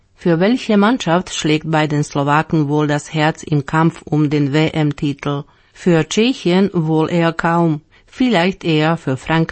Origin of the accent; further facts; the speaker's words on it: Gera, Thuringia, Germany; sorgt jedes Jahr in meiner Heimatstadt Gera für großes Aufsehen